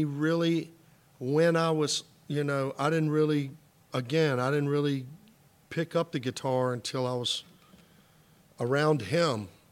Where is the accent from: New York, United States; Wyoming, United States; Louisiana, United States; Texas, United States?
Louisiana, United States; Baton Rouge; growing up in Baton Rouge and growing up younger, there were some so cool bluesy rock and roll musicians.